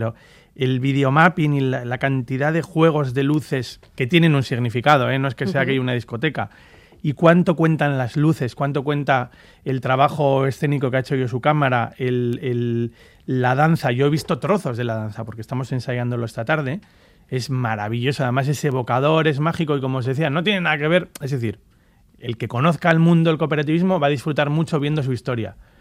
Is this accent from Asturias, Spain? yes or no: no; Getxo, Basque Country, Spain; Sin embargo, yo que soy de Guecho, me dicen, ah